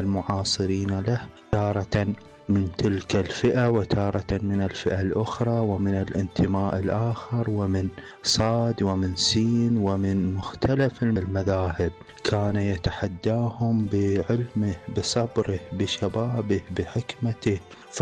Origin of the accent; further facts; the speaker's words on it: Iraq; وأنا من العراق